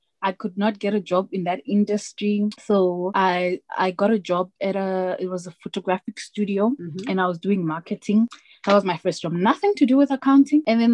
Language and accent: English; Harare, Zimbabwe; now in South Africa; I was born in Harare, the capital city of Zimbabwe. That's where I grew up. And I only moved to South Africa in 2009.